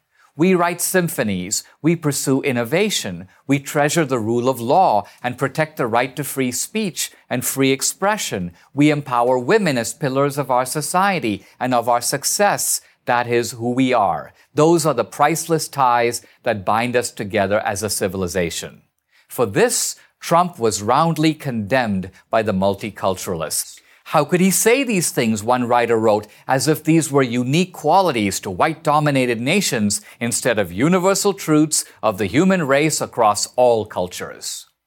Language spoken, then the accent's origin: English; India; now in United States; I'm an immigrant from India.